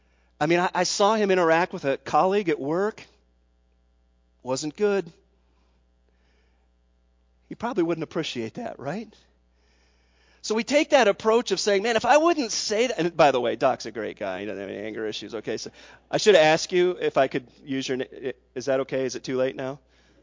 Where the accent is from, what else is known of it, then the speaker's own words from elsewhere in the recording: Lexington, Kentucky, United States; when I was 12 years old, I grew up in Lexington, Kentucky.